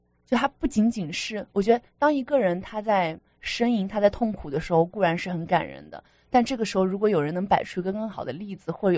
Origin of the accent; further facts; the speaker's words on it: Zhejiang, China; 我是浙江人，我们那儿有一种就是那种荞麦面做的